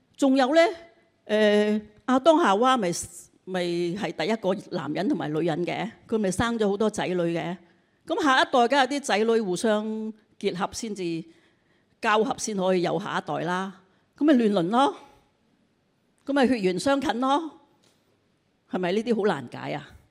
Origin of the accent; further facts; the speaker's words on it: China; 我哋中国人都顶唔顺啦，有冇搞错？